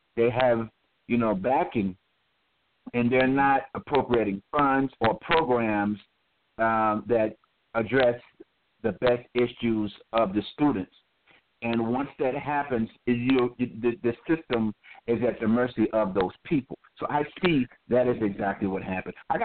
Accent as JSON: {"language": "English", "town": "Rockland", "country": "United States", "moved": "yes", "said": "Though I'm from Rockland, I haven't lived there since"}